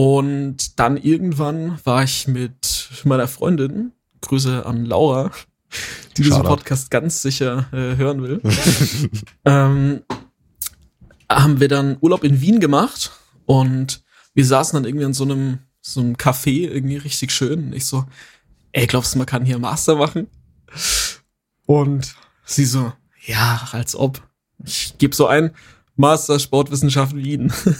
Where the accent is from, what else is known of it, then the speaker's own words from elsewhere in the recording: Bavaria, Germany; Aus so einem kleinen, süßen Dorf. Nee, es ist eigentlich eine Stadt. Mit so, ich glaube, 8000 Einwohnern, ganz, ganz oben in Bayern, so an der Grenze zu Thüringen.